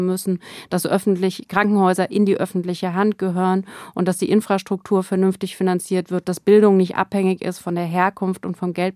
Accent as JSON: {"language": "German", "region": "Hesse", "country": "Germany", "said": "wie ich das zum Beispiel in meinem Heimatland in Hessen erlebe"}